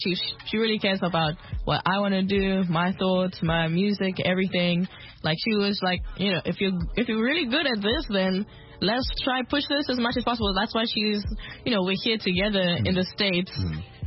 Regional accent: South Africa; also born or lived in Ireland; I was born in Ireland, but I grew up in South Africa.

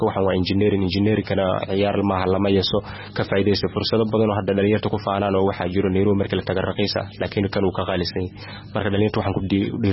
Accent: Qoryooley, Lower Shabelle, Somalia; born there; waxaan ku dhashay Qoryooley.

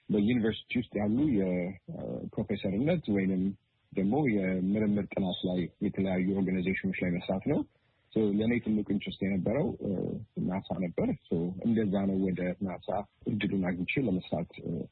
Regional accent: Addis Ababa, Ethiopia; አዲስ አበባ ነው ተወልጄ ያደኩት። ተማርኩትም እንዲሁም የመጀመሪያ ደረጃ ትምህርት ቤቴን መካነ ኢየሱስ የሚባል የክርስቲያን ትምህርት ቤት እንዲሁም ሁለተኛ ደረጃ ትምህርቴን ፐብሊክ ትምህርት ቤት ሚኒሊክ የሚባል ትምህርት ቤት ነው የተማርኩት።

